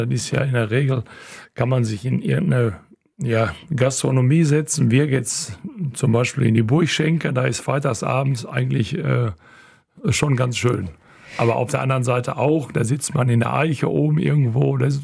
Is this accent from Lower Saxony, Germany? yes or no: no; Wetter, North Rhine-Westphalia, Germany; Meine Heimat.